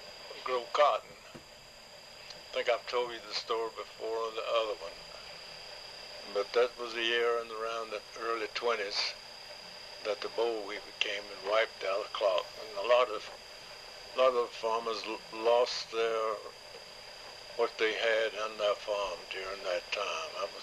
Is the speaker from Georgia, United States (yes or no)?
yes; Woodville, Georgia, United States; born there; I was born near Woodville, Georgia, down on 1917.